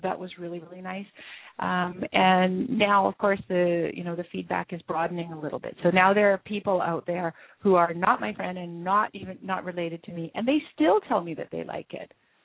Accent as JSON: {"language": "English", "country": "Canada", "said": "And by contrast, as a Canadian, you know, I'm quite happy standing by the sink"}